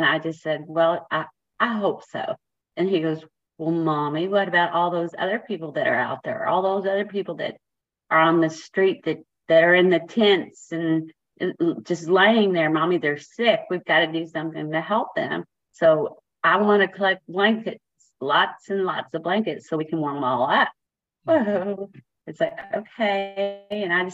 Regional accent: Keller, Texas, United States; I'm from Keller, Texas.

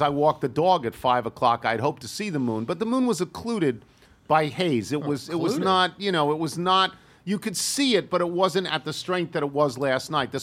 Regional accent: United States; Okay, well, you know, I'm an American.

